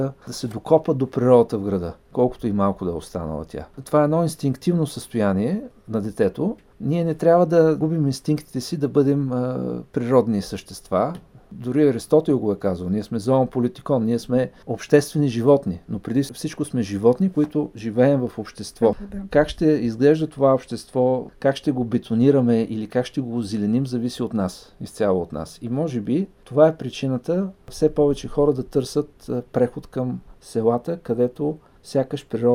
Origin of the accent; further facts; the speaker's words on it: Plovdiv, Plovdiv Province, Bulgaria; Моя род, последните няколко поколения, е притежавал къща в Стария град. Това е едно традиционно градско място в центъра на града. По ред причини, аз съм се родил в един от панелните квартали на града, много известен, даван за пример, ЖК Тракия.